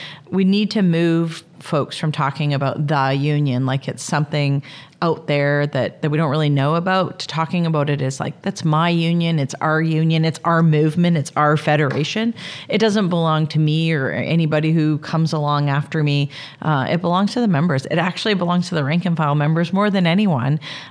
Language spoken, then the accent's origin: English; Canada; I mean, as a Canadian, having this sort of like far off land be the like ruler of our country